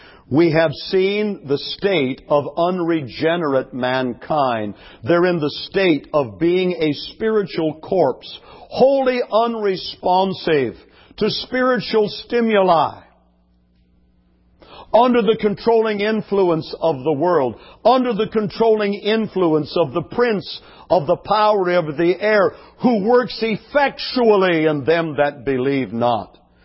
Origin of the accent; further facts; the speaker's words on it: California, United States; I grew up in a small town in Central California. Our neighbors were Japanese.